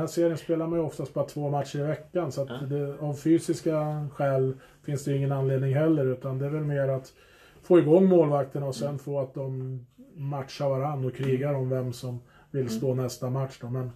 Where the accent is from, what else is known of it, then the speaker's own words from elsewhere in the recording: Eskilstuna, Södermanland, Sweden; jag är ju från Eskilstuna